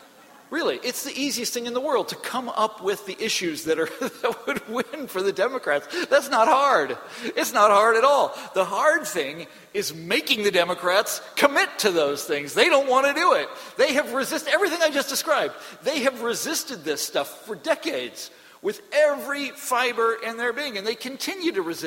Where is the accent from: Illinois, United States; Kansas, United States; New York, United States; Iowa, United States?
Kansas, United States; I'm from Kansas, folks, and I can't help but think that populism by itself is a very healthy thing.